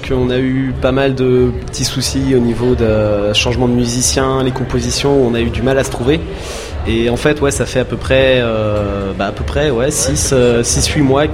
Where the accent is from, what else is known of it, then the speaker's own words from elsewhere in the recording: Niort, Nouvelle-Aquitaine, France; On vient de Niort. En majorité.